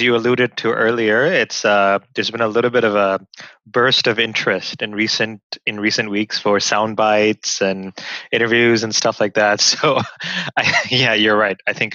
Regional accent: Thailand; We both, we're Sindhis. We grew up in Thailand.

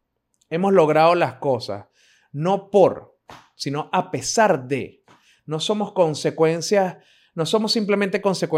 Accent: Montalbán, Carabobo, Venezuela; Yo soy un carajo de Montalbán que lo que hizo fue estudiar en un colegio privado de Montalbán, graduarse

